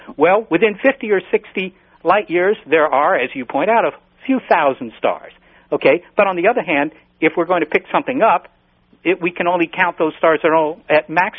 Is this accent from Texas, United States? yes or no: no; Virginia, United States; Well, where I grew up in Virginia, the ground didn't absorb water either